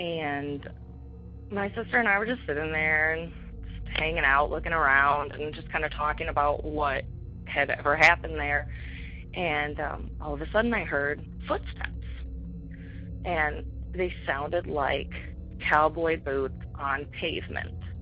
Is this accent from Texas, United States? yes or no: no; Illinois, United States; I'm from Illinois.